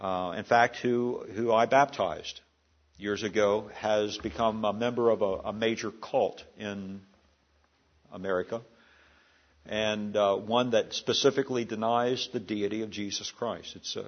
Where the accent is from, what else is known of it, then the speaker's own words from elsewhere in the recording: Maryland, United States; as one friend graphically described Prince George's County back in my home state of Maryland